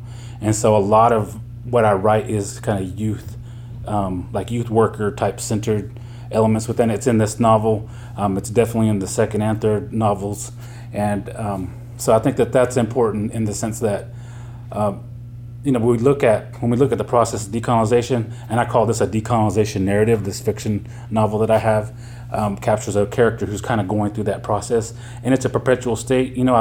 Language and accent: English; Oklahoma, United States; I am from Oklahoma. I'm Kiowa Cherokee and Mexican, and I was born and raised in Oklahoma.